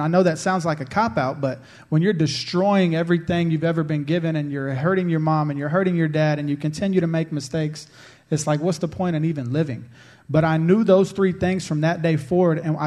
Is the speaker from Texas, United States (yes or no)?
yes; Houston, Texas, United States; I'm from Houston.